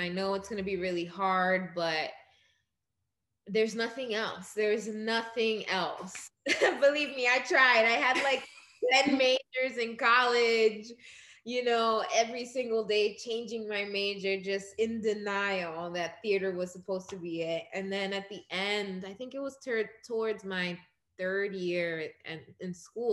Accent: New York City, New York, United States; Born in Crown Heights, but I grew up in Ozone Park mainly. So that's kind of close to the airport, close to JFK out there.

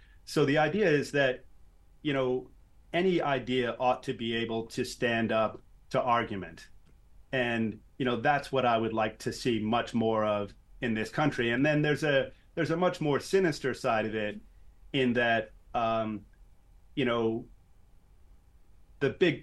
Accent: New York City, New York, United States; I mean, I grew up in New York City.

